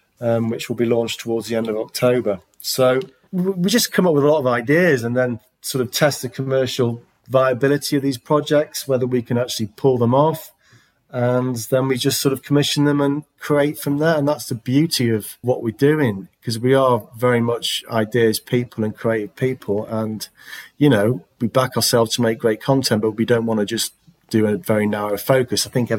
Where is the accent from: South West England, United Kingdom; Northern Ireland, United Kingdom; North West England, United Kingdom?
North West England, United Kingdom; Manchester; I mean, I'm from Manchester, but Steve, Tom and Louise aren't.